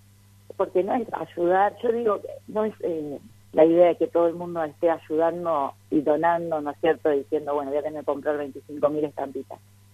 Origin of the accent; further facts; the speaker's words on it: Mar del Plata, Buenos Aires Province, Argentina; yo soy de Mar del Plata